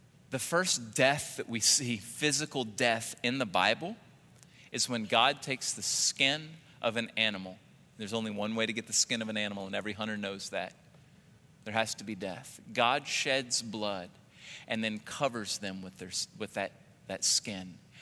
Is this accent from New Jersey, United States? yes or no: no; Louisiana, United States; Now, I grew up in Cajun land and we had fig trees.